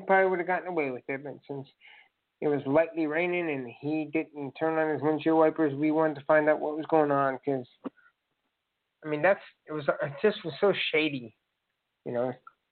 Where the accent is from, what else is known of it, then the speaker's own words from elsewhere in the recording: London, United Kingdom; moved away; I would say driver's side because I'm from London, but, you know, now I'm here